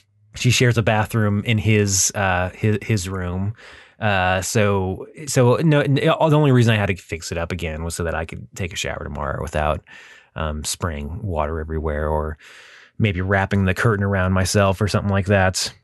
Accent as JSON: {"language": "English", "region": "Texas", "country": "United States", "tie": "born or raised there", "also_born_or_lived": "Los Angeles County / Thousand Oaks", "said": "since I moved there as a little kid, since I moved to Texas. I mean, I was born in Los Angeles County and then lived with some family in Thousand Oaks until I was about 3 or 4 years old."}